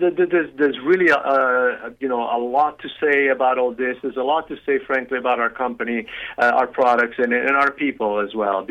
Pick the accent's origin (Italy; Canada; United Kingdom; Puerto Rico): Italy; I was born and raised in Italy.